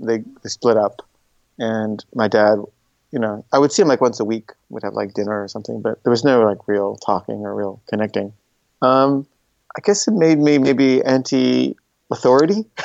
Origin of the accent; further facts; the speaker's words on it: Washington, District of Columbia, United States; born there; And the reason I was born in Washington, D.C. was because my father went there because of his second cousin, who was the ambassador.